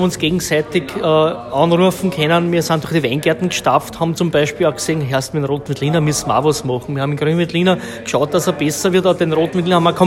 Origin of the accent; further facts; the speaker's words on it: Austria; haben wir als Österreicher die Sache in die Hand genommen